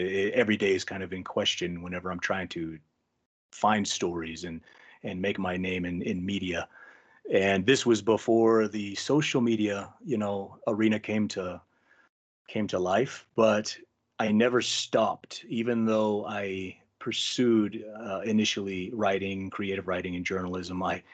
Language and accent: English; Texas, United States; So growing up in Texas, originally spent a lot of my time, you know, outdoors, horses, and the wilderness.